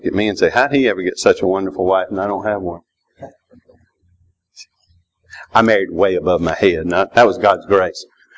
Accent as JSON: {"language": "English", "region": "Georgia", "country": "United States", "said": "because we can mean you or y'all. I'm from Georgia. It's a good distinction."}